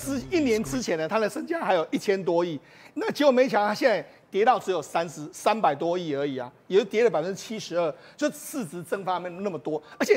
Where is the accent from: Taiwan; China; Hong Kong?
Taiwan; 然后还有我们台湾人去香不旗下的那个趁热